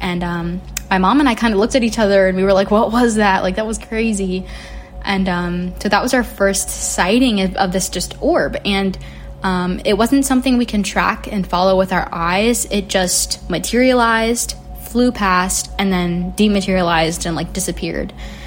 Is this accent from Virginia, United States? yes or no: yes; Virginia Beach, Virginia, United States; And one of the pilots actually who told his story was Ryan Graves, and he's from Virginia Beach, my hometown.